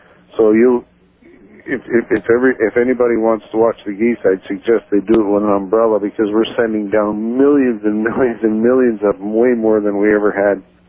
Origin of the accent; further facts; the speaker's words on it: Winnipeg, Manitoba, Canada; Well, I'm from Winnipeg, and there are millions of them around here.